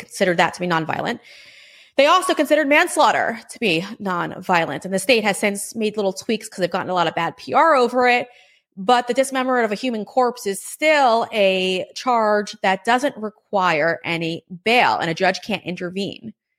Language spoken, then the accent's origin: English; New York, United States; because it comes from my home state of New York.